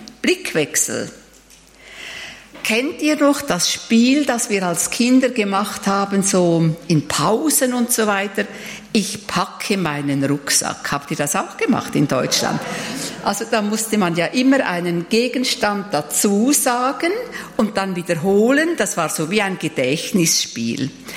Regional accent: Schöftland, Aargau, Switzerland; von der Pfarrerin in Schäftland, also wo ich aufgewachsen bin und konfirmiert wurde.

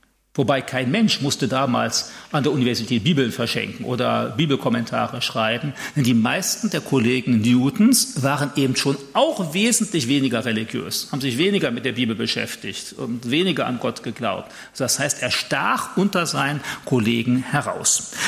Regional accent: Germany; Und jetzt bin ich als Deutscher natürlich voreingenommen

